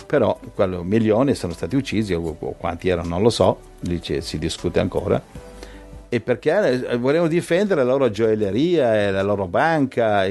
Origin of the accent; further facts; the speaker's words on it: Lombardy, Italy; Per me dove sono cresciuto io, a Brianza